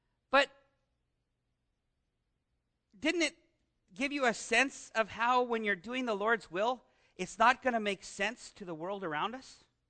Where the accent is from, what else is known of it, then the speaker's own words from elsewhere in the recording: Canada; as a Canadian, I do well here because I grew up in the shadow of this great.